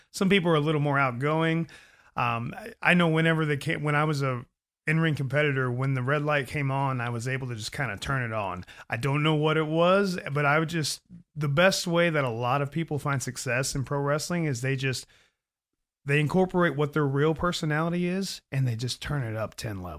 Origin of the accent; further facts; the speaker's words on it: Indiana, United States; here I am a kid from Southern Indiana and somebody's buying an airplane ticket to have me go do what I love.